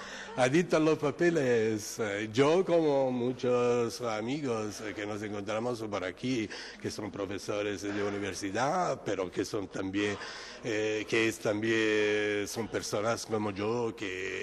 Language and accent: Spanish; Sicily, Italy; Spanish is a second language; Yo soy siciliano, uh-huh, y entonces toda Inquisición de Sicilia está aquí